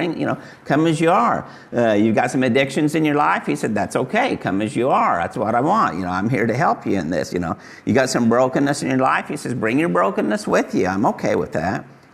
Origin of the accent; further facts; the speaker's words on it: Wichita, Kansas, United States; And so growing up, I grew up in Kansas. This has been my home all this time. Grew up in Wichita, mostly South Wichita.